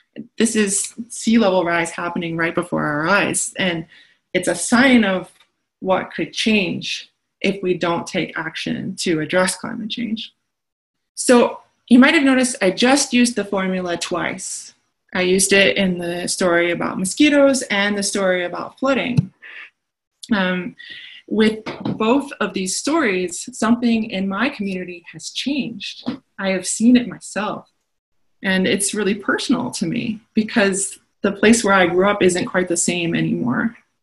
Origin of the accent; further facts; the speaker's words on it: the South, United States; I'm a Southerner. I've lived in the South all my life.